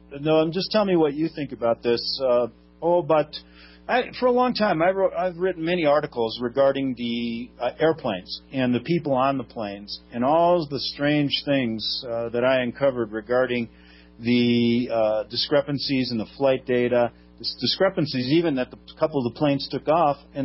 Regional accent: Chicago, Illinois, United States; I know there's a lot of guys in Chicago who listen to that, so tune in. That's my hometown.

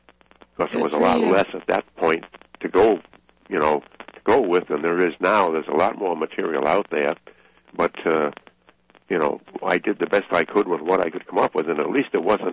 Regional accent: the North, United States; I grew up in the North, and it bothers the daylights out of me.

